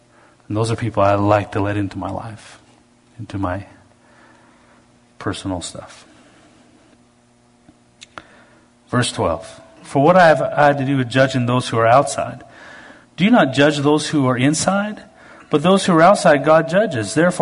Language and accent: English; Canada; Just because I'm a Canadian